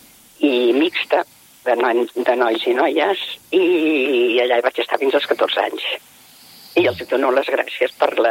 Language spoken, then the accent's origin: Catalan; Soleràs, Catalonia, Spain; I nosaltres venim de pagès, som del Soleràs.